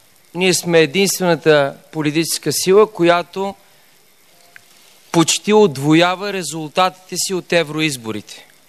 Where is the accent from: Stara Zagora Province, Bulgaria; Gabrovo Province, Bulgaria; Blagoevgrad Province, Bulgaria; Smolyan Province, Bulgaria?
Blagoevgrad Province, Bulgaria; най-голяма подкрепа получихме в моя роден край Пиринския